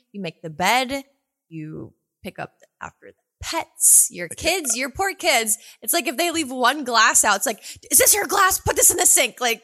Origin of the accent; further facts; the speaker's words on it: New England, United States; Well, it does, because for me, I'm from New England.